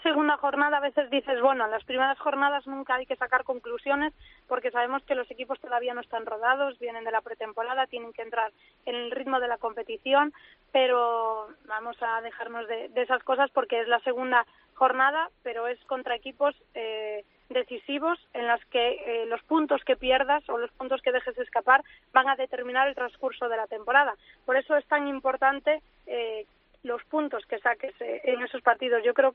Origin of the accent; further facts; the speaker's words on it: Ourense, Galicia, Spain; yo soy de Ourense y, como sabéis, es una ciudad de fútbol.